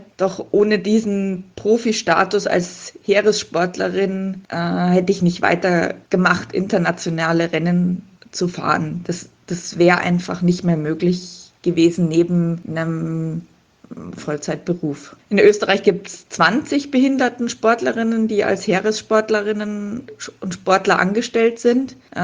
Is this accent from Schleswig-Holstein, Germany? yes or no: no; Munich, Bavaria, Germany; Und ich bin ja in München geboren und aufgewachsen